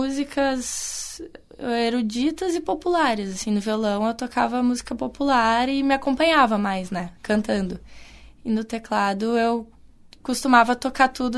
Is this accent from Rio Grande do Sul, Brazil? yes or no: yes; Novo Hamburgo, Rio Grande do Sul, Brazil; Sim, eu sou de Novo Hamburgo.